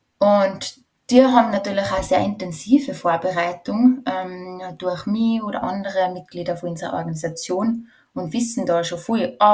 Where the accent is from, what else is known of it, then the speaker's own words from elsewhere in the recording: Tyrol, Austria; weil ich bin in einem Bauernhof in Tirol aufgewachsen